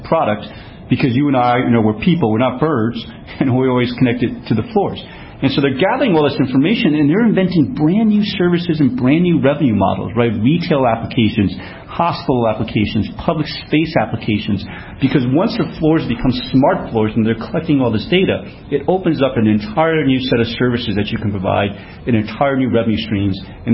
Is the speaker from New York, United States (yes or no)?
yes; New York, United States; now in California, United States; If they grew up with the New York Times, as a New Yorker myself, I still consume, or I still read the New York Times in California because I have a harder time, you know, reading a paper that I didn't grow up with.